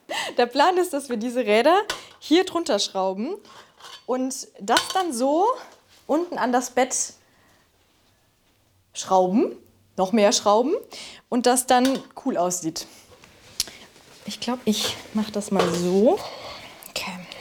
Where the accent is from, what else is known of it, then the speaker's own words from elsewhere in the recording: Bonn, North Rhine-Westphalia, Germany; now in Berlin, Germany; Und dann habe ich alles verkauft in Bonn, in meiner alten Heimat und bin dann nach meinem Bauchgefühl gegangen und bin dann nach Berlin gekommen.